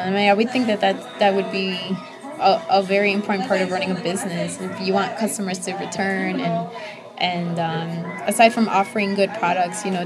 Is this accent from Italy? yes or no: no; Guanajuato, Mexico; now in United States; But these are from my hometown in Mexico, from Guanajuato.